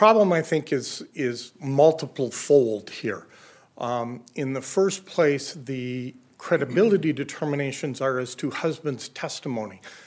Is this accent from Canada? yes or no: no; Mankato, Minnesota, United States; I'm an attorney from Mankato, Minnesota, fighting a Minnesota cold.